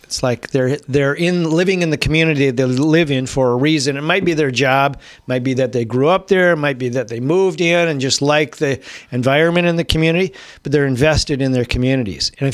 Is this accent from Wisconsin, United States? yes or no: yes; Richland Center, Wisconsin, United States; Because Tom is, you know, from Madison. I'm from Richland Center.